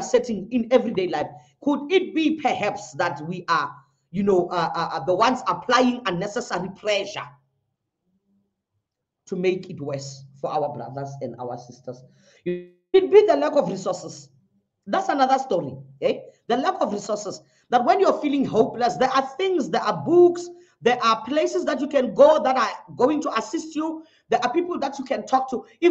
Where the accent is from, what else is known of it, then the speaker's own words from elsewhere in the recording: South Africa; are we as South Africans perhaps in a culture of, have we learned helplessness?